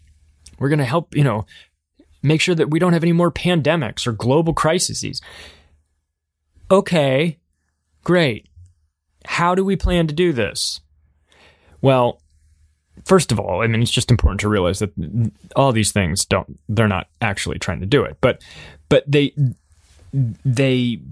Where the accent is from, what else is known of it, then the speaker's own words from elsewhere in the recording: United States; just because I'm an American and it's easier for me to do it that way.